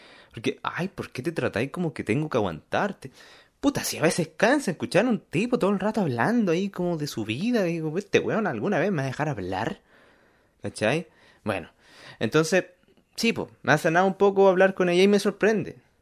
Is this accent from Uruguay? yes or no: no; Argentina; Soy argentino, tú ya ves.